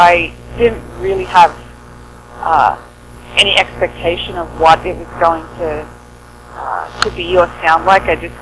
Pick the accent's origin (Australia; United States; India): Australia; now in Canada; because I grew up in Australia, on the east coast of Australia.